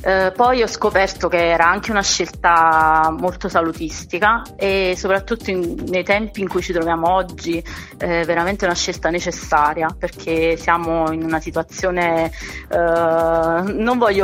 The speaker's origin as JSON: {"language": "Italian", "town": "Salerno", "region": "Campania", "country": "Italy", "said": "ho 35 anni e sono di Salerno."}